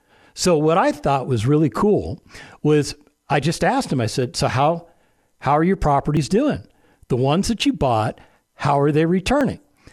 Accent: California, United States; as a kid, I grew up in an area very close to where he's currently living.

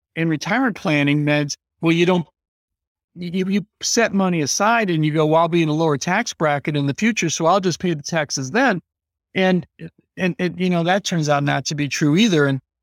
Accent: Illinois, United States; In my office, I've got a little packet of corn seeds, because I'm from Illinois. This is the corn capital of the world, you know?

